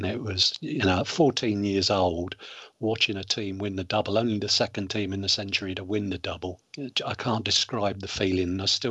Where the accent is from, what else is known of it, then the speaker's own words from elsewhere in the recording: South East England, United Kingdom; also born or lived in London; I was born in the Whittington Hospital. We lived in Canonbury when I was born and moved out to the Thames Valley when I was probably about 18 months later.